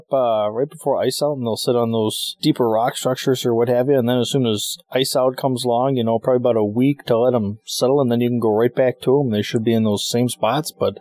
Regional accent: Burlington, Wisconsin, United States; You know, I grew up down in Burlington, Wisconsin. We've got the Fox River that runs through. We've got the Fox River run through, and we've got the White River that meets it there in town.

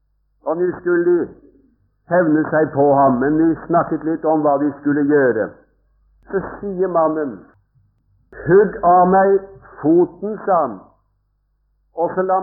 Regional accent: Sarpsborg, Østfold, Norway; vi hadde noen hjemme i Sarpsborg

